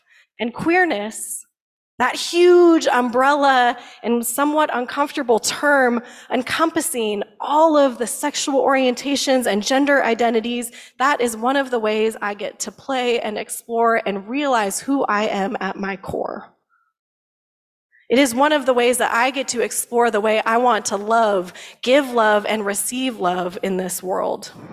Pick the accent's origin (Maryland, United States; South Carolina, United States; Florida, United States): South Carolina, United States; I'm here from South Carolina.